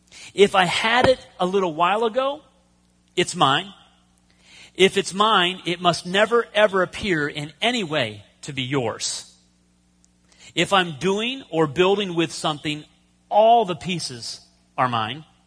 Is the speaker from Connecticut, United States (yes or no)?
no; Erie, Pennsylvania, United States; He was actually in my hometown in Erie, Pennsylvania, in a steel working place.